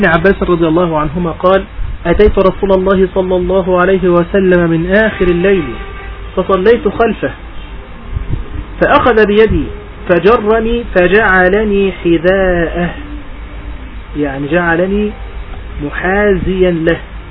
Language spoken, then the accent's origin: Arabic; Egypt; هذا مشهور جدا عندنا في مصر